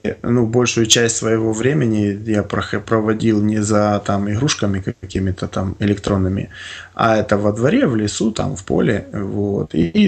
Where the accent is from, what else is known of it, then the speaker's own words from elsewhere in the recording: Pysets, Khmelnytskyi Oblast, Ukraine; born there; Хмельницкая область, Новоушицкий район, это в Украине, есть такое село Писец.